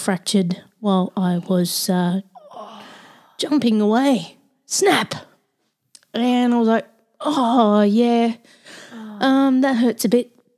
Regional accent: Australia; I can be as Aussie and ochre as I want and I love that.

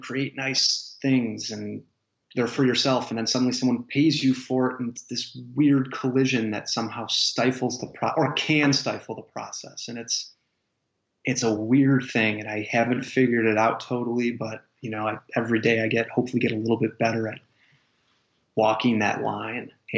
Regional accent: Chicago, Illinois, United States; when I was a kid growing up in Chicago being a Cubs fan

